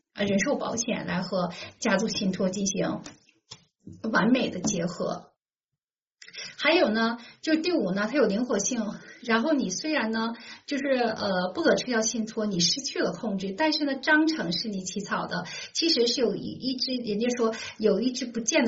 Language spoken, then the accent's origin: Chinese; China; 我们中国人呢，就是真是勤勤恳恳，很勤劳啊